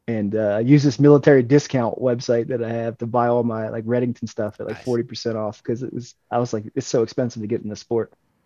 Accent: Baltimore, Maryland, United States; As a kid, I grew up, you know, spin fishing for catfish and stripers in Maryland, and I grew up in Baltimore, and you know, we did it as a kid a bunch.

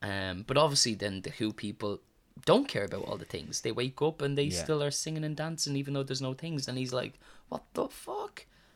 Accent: Ireland; Yeah, but I'm Irish.

